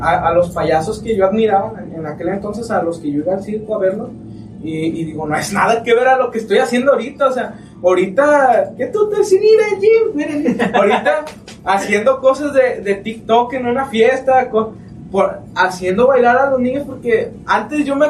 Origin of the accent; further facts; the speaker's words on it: Villa de Álvarez, Colima, Mexico; Bueno, yo soy de aquí de Villa de Álvarez.